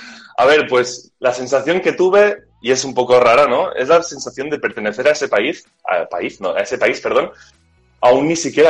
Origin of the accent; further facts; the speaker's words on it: Catalonia, Spain; los que somos de Cataluña mamamos mucho lo que es la televisión catalana, el TV3, K3.